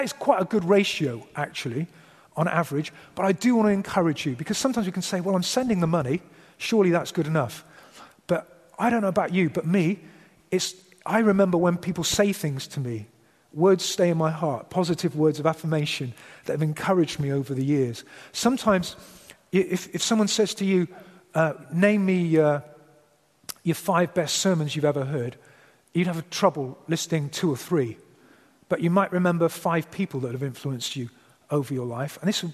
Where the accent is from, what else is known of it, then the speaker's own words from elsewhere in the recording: England, United Kingdom; As you can tell, I'm English.